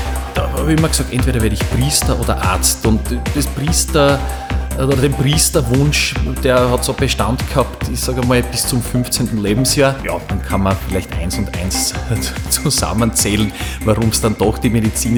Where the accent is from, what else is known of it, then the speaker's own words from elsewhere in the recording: Hitzendorf, Styria, Austria; in Hitzendorf, wo ich herkomme, das ist meine Heimatgemeinde Hitzendorf in Graz Umgebung